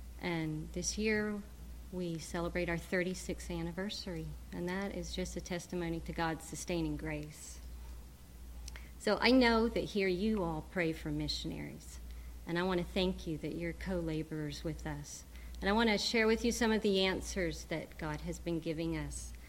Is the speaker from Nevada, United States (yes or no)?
no; South Carolina, United States; I grew up on the Bob Jones campus where my parents were professors, and it warms my heart to see some of their colleagues still.